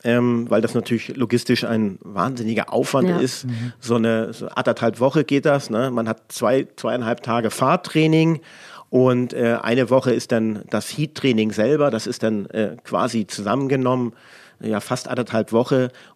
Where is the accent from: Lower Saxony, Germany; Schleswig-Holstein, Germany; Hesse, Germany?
Schleswig-Holstein, Germany; Lübeck; moved away as an adult; Eingestellt in Lübeck, geboren in Lübeck, ganz genau. Ausbildung alles oben in Lübeck gemacht und nach der Grenzöffnung hat es mich dann hier runter nach Sachsen verschlagen.